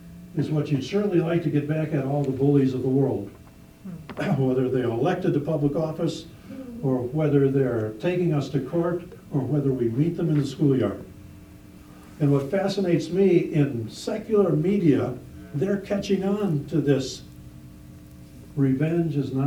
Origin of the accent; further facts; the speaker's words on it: Chicago, Illinois, United States; Hey, we grew up in Chicago. We've seen this kind of stuff all the time.